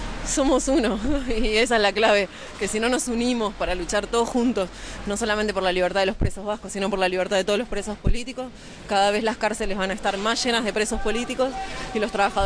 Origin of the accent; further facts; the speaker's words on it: Argentina; now in Madrid, Spain; Venimos de Madrid, pero soy de Argentina